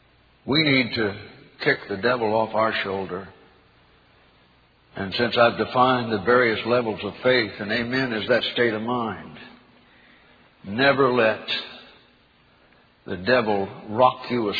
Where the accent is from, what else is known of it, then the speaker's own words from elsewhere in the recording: California, United States; also born or lived in Idaho; When I was growing up as a kid, I was born in Idaho, raised in California, but the roots were in the Southern Ozarks.